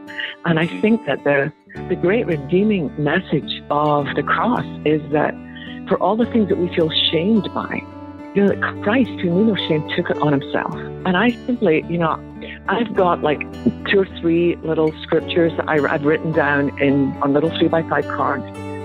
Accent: Scotland, United Kingdom; now in United States; people can probably tell a few words to any opening sentence that I didn't start in Texas. I'm from Scotland. I was born in Scotland.

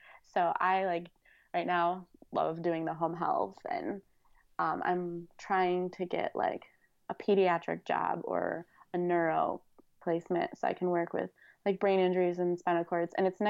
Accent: Illinois, United States; and I'm from Illinois, so I drove out to South Carolina, and I was their only OT there.

